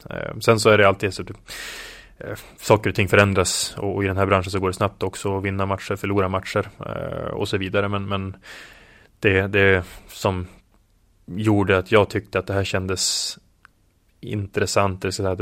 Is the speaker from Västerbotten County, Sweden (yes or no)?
yes; Umeå, Västerbotten County, Sweden; 5, 6, 7 år gammal i min moderklubb Teg hemma i Umeå.